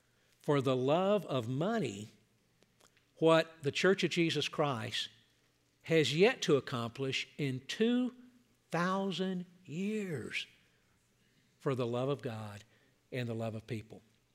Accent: Atlanta, Georgia, United States; Now, I grew up in Atlanta, and that's the headquarters, the birthplace of Coke.

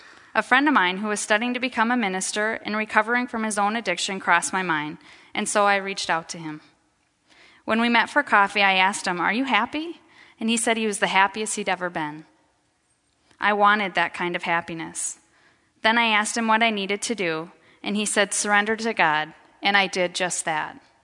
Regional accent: Sioux Falls, South Dakota, United States; The courts ordered him to move back to Sioux Falls and raise me in South Dakota. As a result, I was back in my hometown

